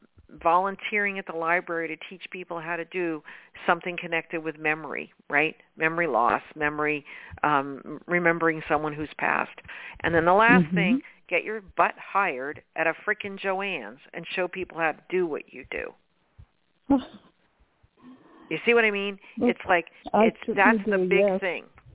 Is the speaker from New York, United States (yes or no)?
no; Nevada, United States; Well, that's my hometown.